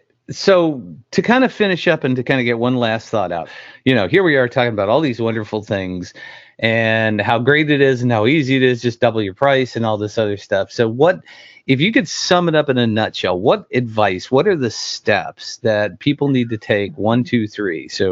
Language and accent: English; New York, United States; I was born and raised in New York, and I was raised so New York Catholic that my mother was a travel agent for guilt trips